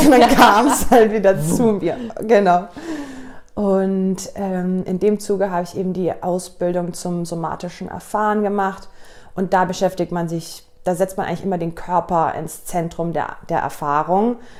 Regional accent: Munich, Bavaria, Germany; Ich komme ursprünglich aus München. Ich war viele Jahre im Ausland gelebt und bin jetzt aber wieder in München.

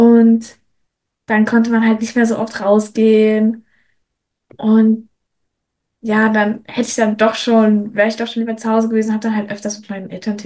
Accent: Germany; ich als Deutsche

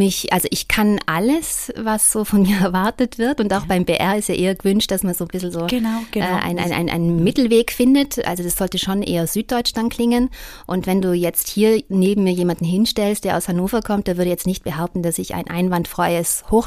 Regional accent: Welschnofen, Trentino-Alto Adige, Italy; der aus meinem Heimatdorf Welschnofen kommt. Also es ist ganz lustig, dass da auch so eine Südtirol-Kombo ist

